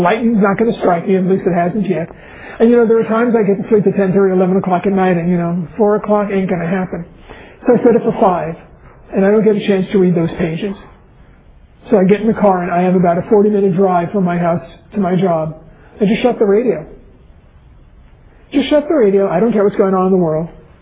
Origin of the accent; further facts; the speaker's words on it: New York City, New York, United States; I was born and raised in New York City.